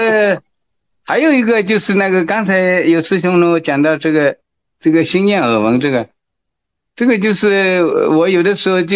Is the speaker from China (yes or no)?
yes; Wenzhou, Zhejiang, China; 我是温州的。